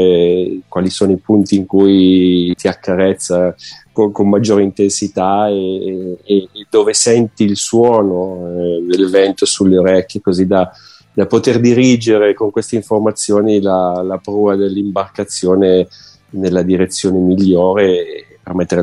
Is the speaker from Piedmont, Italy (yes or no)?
yes; Acqui Terme, Piedmont, Italy; Sono di Acqui Terme, Piemonte, in provincia di Alessandria